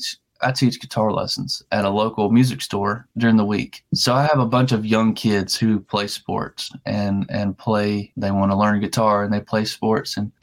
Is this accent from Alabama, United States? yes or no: yes; Alabama, United States; The only reason I sound country is because I'm from Alabama.